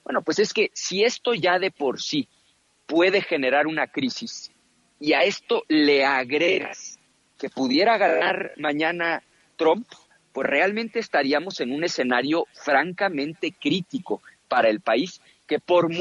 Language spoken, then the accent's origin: Spanish; Mexico